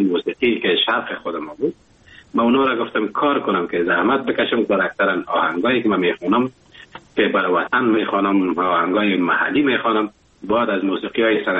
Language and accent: Persian; Afghanistan; now in Germany; وقتی زمانی که من از افغانستان بر آمدم به کشور آلمان آمدم،